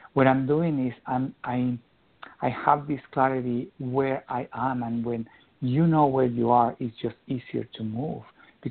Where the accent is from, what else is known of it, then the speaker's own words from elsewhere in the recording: Mexico; now in Portland, United States; I'm from Mexico, and that's the way that I spell my name.